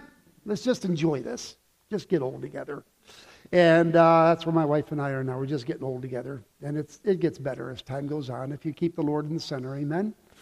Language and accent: English; New York, United States; Well, I was raised in New York State too, so I know what that's all about.